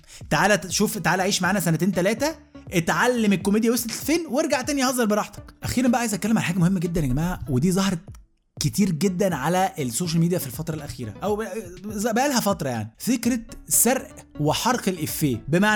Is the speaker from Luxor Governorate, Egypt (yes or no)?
no; Alexandria, Alexandria Governorate, Egypt; now in Cairo, Egypt; انا اسكندراني بقالي 34 سنه عمري ما قلت ايوه